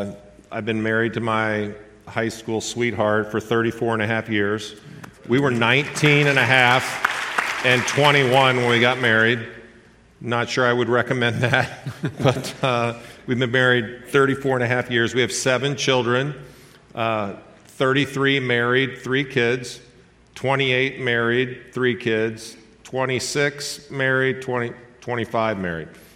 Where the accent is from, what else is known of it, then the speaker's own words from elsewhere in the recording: Evansville, Indiana, United States; now in St. Louis, United States; Yeah, I grew up in Evansville, Indiana. So I'm a Hoosier.